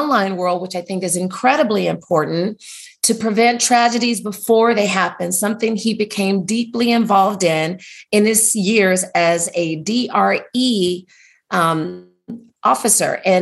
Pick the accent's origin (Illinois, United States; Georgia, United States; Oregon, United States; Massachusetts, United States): Georgia, United States; Atlanta; now in California, United States; Well, I'm from the South, originally from Atlanta, live in California